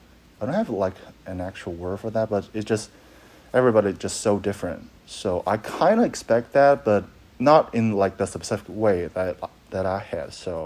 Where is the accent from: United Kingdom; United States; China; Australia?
China; English is a second language; So I come from China, so which is basically another side of the world.